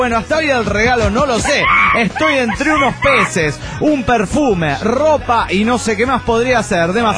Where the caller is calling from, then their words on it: Montreal, Quebec, Canada; de Montreal, Canadá.